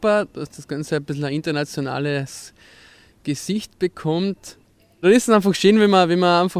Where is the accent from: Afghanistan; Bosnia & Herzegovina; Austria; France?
Austria; man freut sich immer als Österreicher natürlich gerade über billigere Eintrittspreise, über billigeres Bier, anderes Bier.